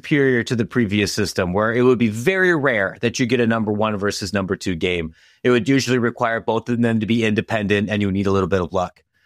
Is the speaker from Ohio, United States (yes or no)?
yes; Ohio, United States; I grew up in Ohio.